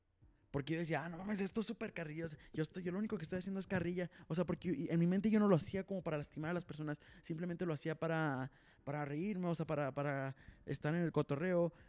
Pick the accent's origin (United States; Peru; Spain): United States; yo como había pasado la mayor parte de mi infancia en Estados Unidos